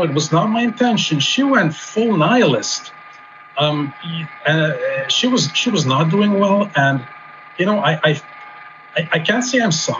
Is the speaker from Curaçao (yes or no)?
yes; Curaçao; I'm from Curaçao, which is next to Aruba.